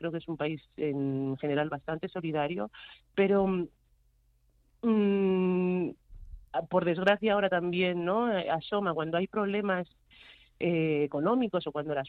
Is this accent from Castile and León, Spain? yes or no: no; Madrid, Community of Madrid, Spain; he nacido en Madrid, mis padres son de lo que es ahora Guinea Ecuatorial, de Malabo, y a mí, bueno, pues yo me considero que soy española, estoy encantada, ¿no?, y muy orgullosa de ser negra, de ser afro